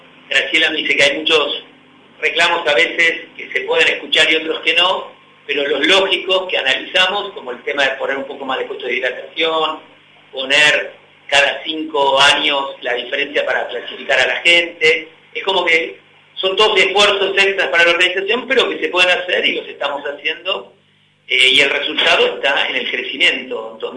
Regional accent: Buenos Aires, Argentina; nosotros somos de Buenos Aires

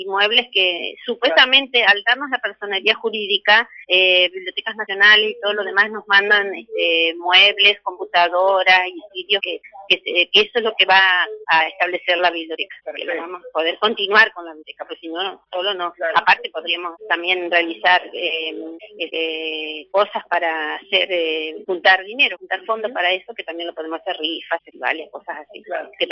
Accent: Basavilbaso, Entre Ríos, Argentina; porque yo soy de Basavis Basto, por eso me acuerdo cuando se inició como sacerdote.

